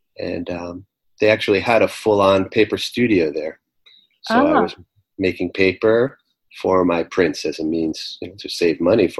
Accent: Riverdale, New York, United States; also born or lived in New Jersey; I grew up in New York, first in Riverdale, and then we moved out to the suburbs in New Jersey after my father's business succeeded.

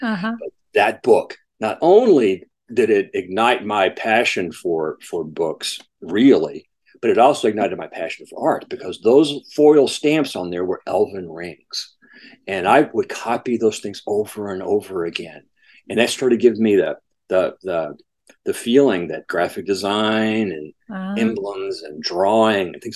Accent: St. Francisville, Louisiana, United States; Well, I grew up in Louisiana originally. I was from a small town north of Baton Rouge called St. Francisville, which is a very plantation, antebellum home town.

